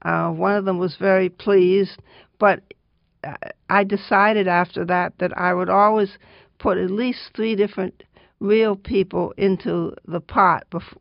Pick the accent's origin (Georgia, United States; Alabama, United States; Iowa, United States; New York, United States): New York, United States; also born or lived in Chicago; No, I was born in Chicago, but I moved to New York when I was four. So I don't have much memory of Chicago at all.